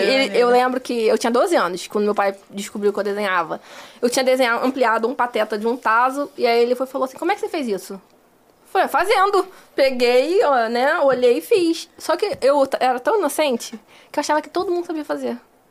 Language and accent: Portuguese; Brazil; Então, aí eu falei que eu sou brasileira.